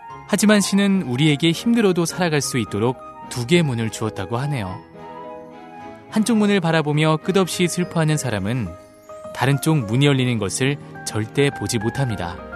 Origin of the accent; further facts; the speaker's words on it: Seoul, South Korea; 저는 따뜻한 서울 남자